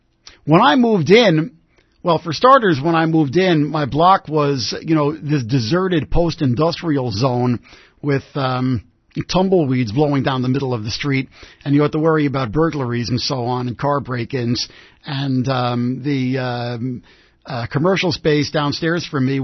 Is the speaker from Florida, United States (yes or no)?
no; Jackson Heights, New York, United States; You know, I grew up in Jackson Heights, as a lot of you know